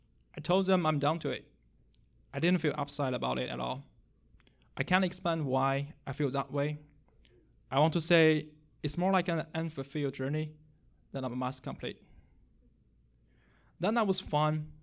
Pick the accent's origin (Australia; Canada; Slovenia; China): China; moved away as an adult; now in United States; I was raised in China and have lived there for 20 years. My parents are both non-Christian